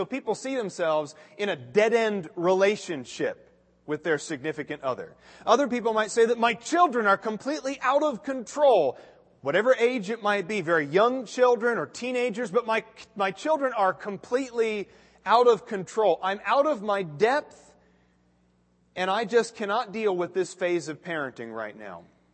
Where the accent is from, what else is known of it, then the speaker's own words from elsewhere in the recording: Phoenix, Arizona, United States; I come from Phoenix, Arizona, and I think if there's anywhere in America that you could call an extreme climate, it's Phoenix, Arizona.